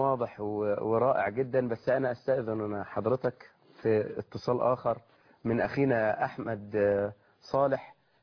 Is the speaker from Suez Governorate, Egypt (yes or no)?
yes; Suez, Suez Governorate, Egypt; مأساة أيضا عندنا في السويس